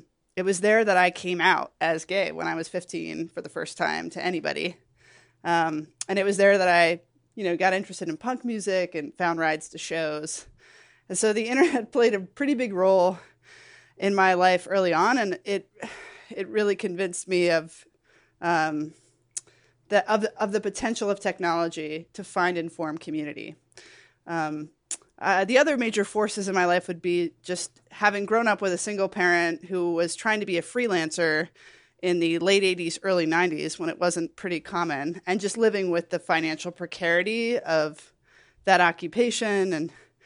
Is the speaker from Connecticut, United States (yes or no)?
yes; Connecticut, United States; Sure. So I grew up in Central Connecticut, single parent, only child household.